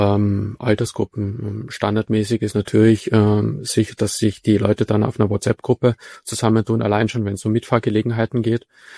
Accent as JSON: {"language": "German", "country": "Austria", "moved": "yes", "lives_now": "Germany", "said": "Zum Beispiel ich als Österreicher kann mit Foren tatsächlich überhaupt nichts anfangen. Ich habe mir das, wie ich nach Deutschland gekommen bin, erst angewöhnen müssen."}